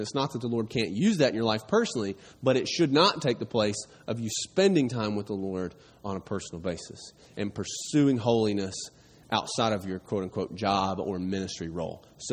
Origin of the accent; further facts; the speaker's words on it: Tennessee, United States; hey, I grew up in East Tennessee, not too far from here, in your typical church, okay?